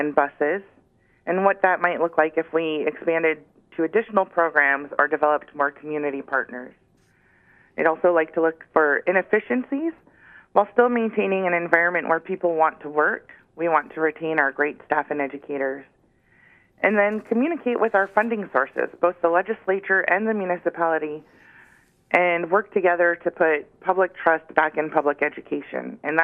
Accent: Alaska, United States; now in Anchorage, United States; I moved to Anchorage from Southeast Alaska in 1999, and with me I brought my values of education and community.

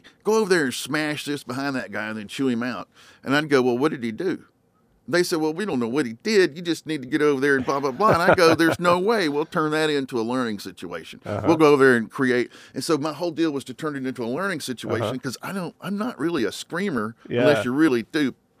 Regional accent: Mississippi, United States; And so we're so happy because Mississippi, my home state, is getting a little bit of credit.

